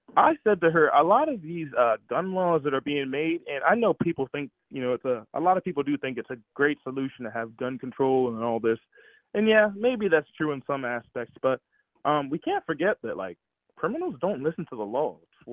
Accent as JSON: {"language": "English", "town": "Philadelphia", "region": "Pennsylvania", "country": "United States", "tie": "born there", "said": "I was born in Philly. I have 9 other siblings. Pretty much from the age of 3 until I was 18, I was in the foster care system."}